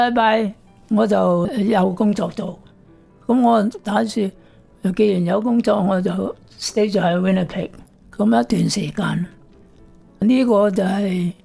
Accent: Hong Kong; also born or lived in Guangzhou / Guilin; now in Vancouver, Canada; 我喺广东广州出世嘅，喺日本仔打中国嘅时候，我就几岁走难走到广西嘅乡村，广西桂林就仲要再入乡村嘅。咁啊，和平之后就翻香港。在香港的时候就我哋不嬲都系信主的家庭

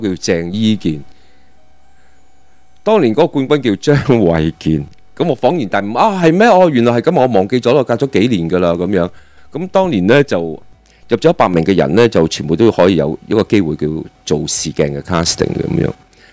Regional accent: Hong Kong; 我哋香港長大嘅咁男仔啦嚇，就係、是、睇電視大嘅

